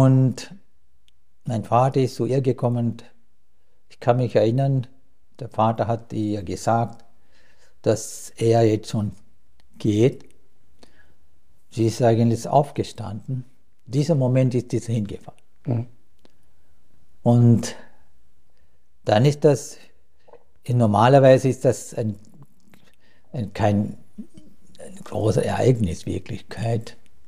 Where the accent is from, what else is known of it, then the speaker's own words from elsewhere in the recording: Sri Lanka; German is a second language; Ich bin in Sri Lanka geboren, wie du gerade gesagt hast, 1953 in Sri Lanka, in einem wirklich so ein ganz einfachen Dorf geboren. Und die Menschen sind in diesem Dorf eigentlich sehr viele Bauern.